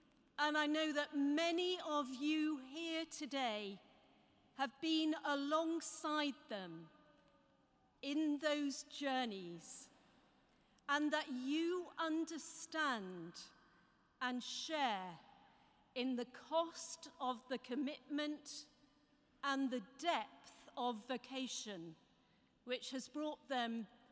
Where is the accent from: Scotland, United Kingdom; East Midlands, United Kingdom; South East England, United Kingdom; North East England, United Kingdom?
North East England, United Kingdom; Durham; the stream of pilgrims in my hometown of Durham